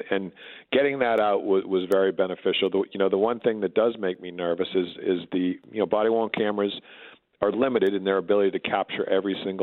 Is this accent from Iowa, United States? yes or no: no; Massachusetts, United States; you know, I grew up in Massachusetts, as you know.